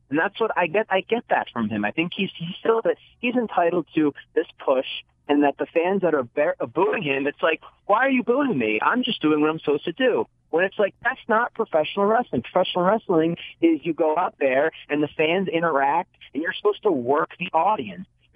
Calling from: Philadelphia, Pennsylvania, United States; from Philly.

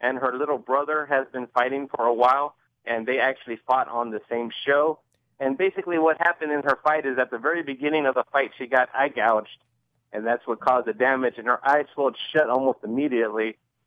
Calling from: San Antonio, Texas, United States; in San Antonio.

